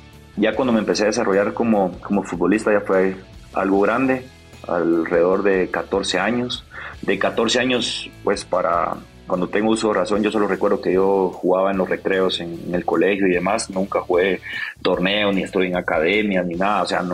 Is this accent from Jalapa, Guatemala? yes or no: yes; Jalapa, Guatemala; yo soy pues originario de Oriente, de Jalapa, para ser más específico